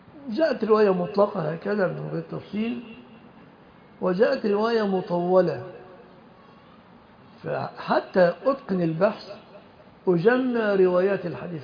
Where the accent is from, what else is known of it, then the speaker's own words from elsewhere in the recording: Egypt; بلادنا مصر